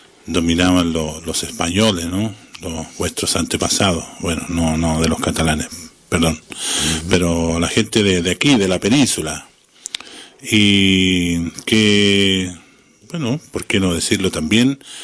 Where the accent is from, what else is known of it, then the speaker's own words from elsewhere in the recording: Chile; que es un país donde florece, digamos, la música, florece la poesía. No en vano, como hablábamos en el otro programa, Chile